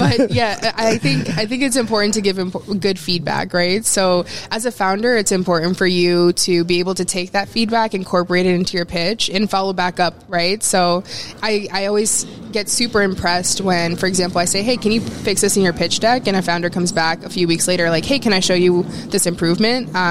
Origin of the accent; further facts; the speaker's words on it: Boston, Massachusetts, United States; So I'm originally from Boston, and right out of college, I had a job in business development